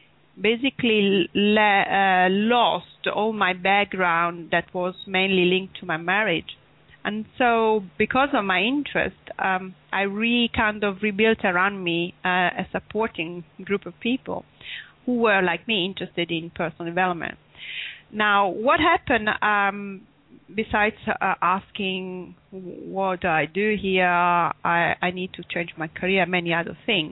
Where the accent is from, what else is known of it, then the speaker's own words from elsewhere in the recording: Italy; English is a second language; now in United Kingdom; I'm originally from Italy. I have been living in UK almost for 15 years now, and I've been also working in UK.